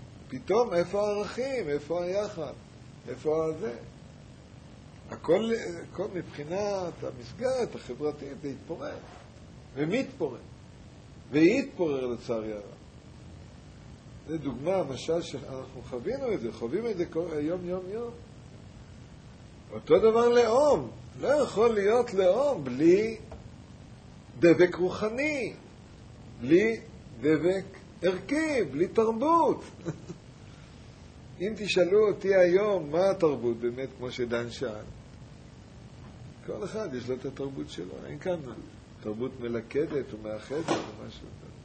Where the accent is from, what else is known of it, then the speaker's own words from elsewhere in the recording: Mishmar HaSharon, Central District, Israel; אני בא מקיבוץ. קיבוץ משמר השרון.